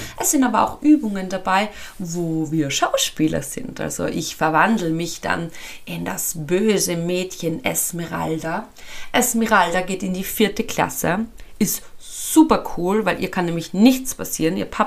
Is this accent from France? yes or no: no; Austria; eine Gelse bei uns in Österreich